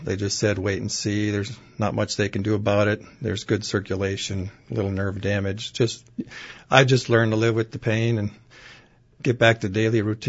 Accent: Michigan, United States; always been around these parts of the woods.

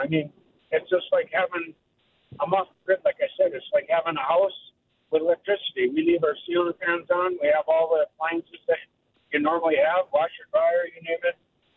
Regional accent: Menominee, Michigan, United States; from Menominee on the way to Milwaukee, and I have a solar system.

